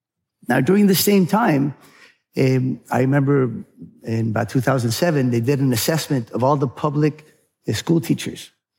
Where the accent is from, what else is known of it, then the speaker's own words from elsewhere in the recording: California, United States; And then I grew up partly in California.